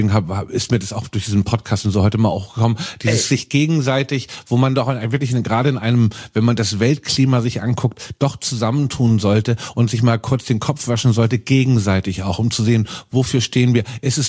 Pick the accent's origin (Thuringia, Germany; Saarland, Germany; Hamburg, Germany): Hamburg, Germany; Das ist doch auch eine der ersten Sachen, die man als Hamburger lernt. Hamburg hat mehr Brücken als Venedig.